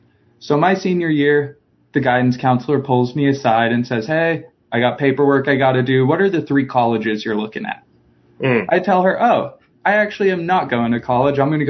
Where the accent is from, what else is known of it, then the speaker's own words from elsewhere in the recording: Leander, Texas, United States; I grew up in Central Texas in a town called Leander right outside Austin.